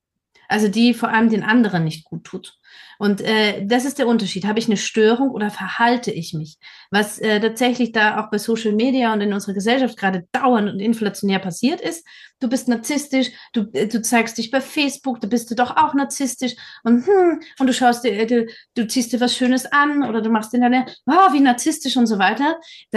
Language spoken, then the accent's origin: German; Vienna, Austria; ich komme ja auch aus Wien